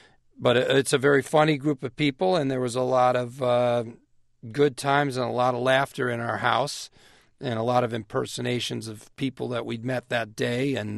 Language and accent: English; Naperville, Illinois, United States; Well, I am from Naperville, Illinois, and from a family of seven kids, and they're a funny group of people.